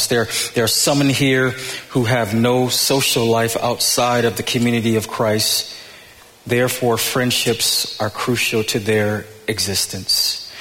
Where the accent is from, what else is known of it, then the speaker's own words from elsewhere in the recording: Buffalo, New York, United States; I grew up in Buffalo where being a thug was a popular thing.